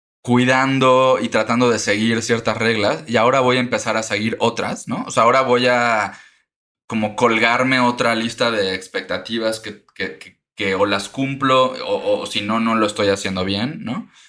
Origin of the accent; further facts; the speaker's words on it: Mérida, Yucatán, Mexico; Te mencionaba hace un momento que yo crecí en Mérida, ¿no?